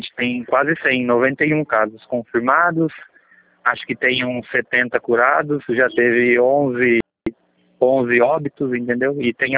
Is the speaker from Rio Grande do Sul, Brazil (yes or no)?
no; Indaiatuba, São Paulo, Brazil; Eu sou de Indaiatuba.